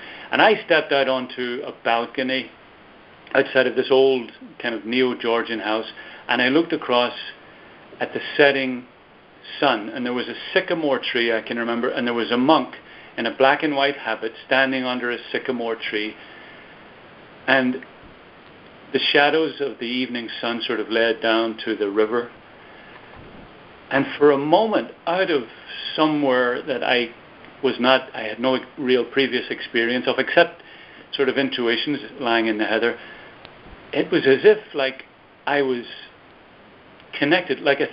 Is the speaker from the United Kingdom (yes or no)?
yes; Belfast, Northern Ireland, United Kingdom; You can hear from my accent that I'm from Ireland, maybe. From Belfast, actually, a place of conflict for many, many, many years. I grew up in the midst of it. But I also grew up in on the outskirts of Belfast, which is actually a beautiful city